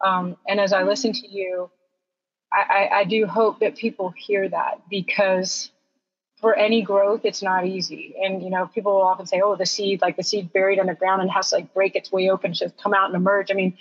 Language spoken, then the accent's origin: English; the South, United States; I stood on the other side of that system as a white woman growing up in the South.